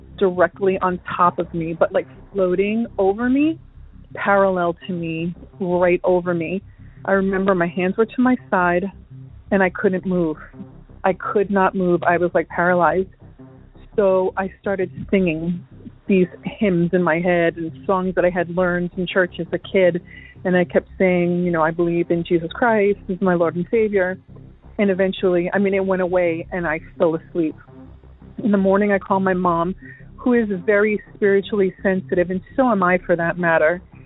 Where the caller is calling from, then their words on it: Florida, United States; I'm calling from Florida, and I have a story about shadow people.